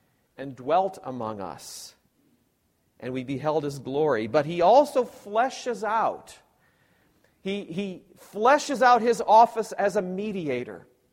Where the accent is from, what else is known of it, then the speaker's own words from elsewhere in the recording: Pella, Iowa, United States; I remember in my hometown of Pella, there was a congregation that used foot-washing as one of their sacraments.